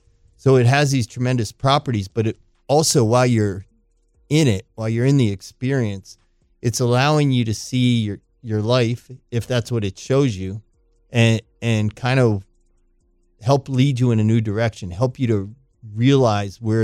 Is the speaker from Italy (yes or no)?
no; Pittsburgh, Pennsylvania, United States; Originally from Pittsburgh.